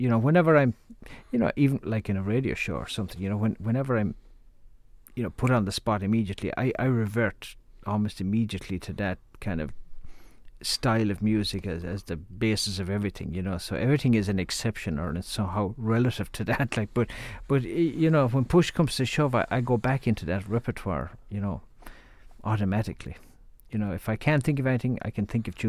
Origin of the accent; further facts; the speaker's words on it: Ireland; accent: Irish; now in United States; even with all the years I've lived in America, my accent is still Irish.